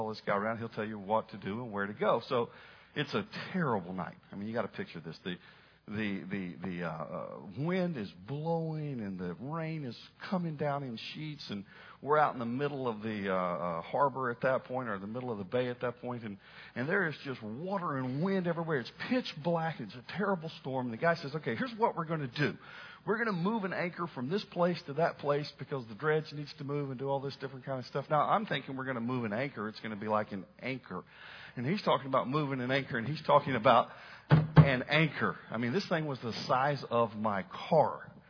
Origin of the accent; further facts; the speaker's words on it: Florida, United States; Even though I grew up in Florida, I was more on the beach side than I was on the boat side.